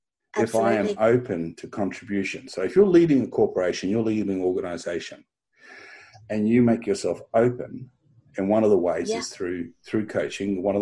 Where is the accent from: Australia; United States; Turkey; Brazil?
Australia; also born or lived in New Zealand; And I'm an Australian, New Zealand Australian.